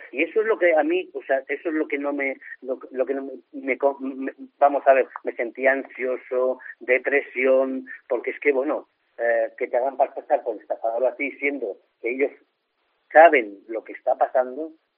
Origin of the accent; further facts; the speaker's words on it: Aragon, Spain; habéis topado con una persona que es de Aragón y en mi tierra hay un dicho